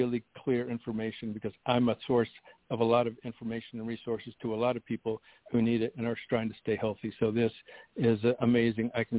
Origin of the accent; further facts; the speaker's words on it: Seattle, Washington, United States; I'm from Seattle.